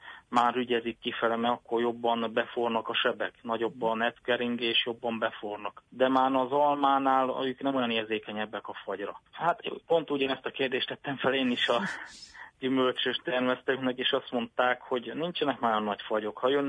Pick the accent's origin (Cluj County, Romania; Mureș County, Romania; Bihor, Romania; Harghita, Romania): Bihor, Romania; Érolaszi; Az én kertemben, ott Érolasziban, ahol én születtem és felnőttem, ott már az én apukám elkezdte beültetni gyümölcsfákkal